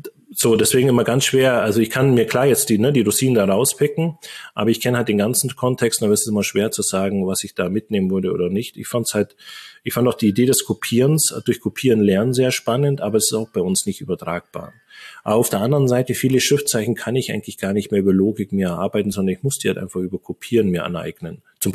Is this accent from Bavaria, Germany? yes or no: yes; Bavaria, Germany; Ich bin im Allgäu groß geworden, auf dem Dorf.